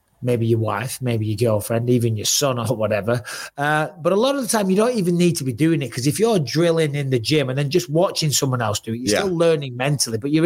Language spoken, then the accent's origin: English; Clitheroe, North West England, United Kingdom; So I'm from Clitheroe. There's a big, gigantic hill called Pendle Hill.